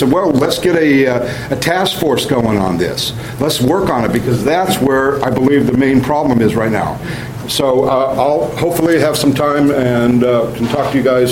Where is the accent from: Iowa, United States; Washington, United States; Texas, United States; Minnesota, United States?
Washington, United States; Ellensburg; I'm from Ellensburg.